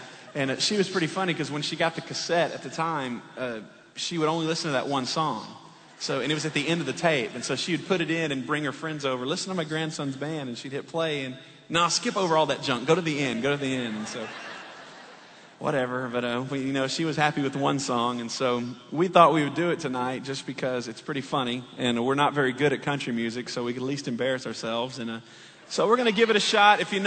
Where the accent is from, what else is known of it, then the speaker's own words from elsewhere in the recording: Texas, United States; moved away as an adult; But I grew up in Texas and moved to Florida to work in a church right out of high school.